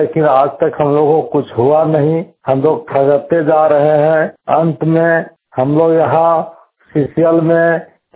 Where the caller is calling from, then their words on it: India; ग्राम तारमी टोला प्रबंधा बस्ती के से बोल रहा हूँ। मेरे गांव तारमी कोयरी के आधा किलोमीटर की दूरी पर बसा हुआ है। यहाँ लगभग 150 घर का बसिंदा है